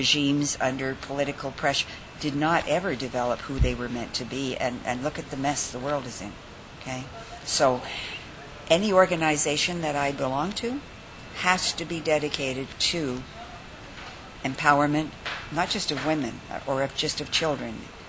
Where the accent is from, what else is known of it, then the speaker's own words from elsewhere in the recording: Canada; born there; I was born in Canada.